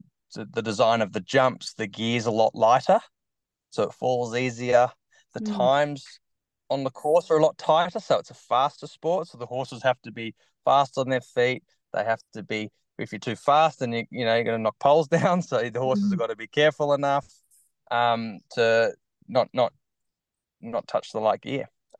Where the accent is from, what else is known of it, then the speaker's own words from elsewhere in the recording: Bronte Beach, New South Wales, Australia; So growing up in Bronte Beach, I surf.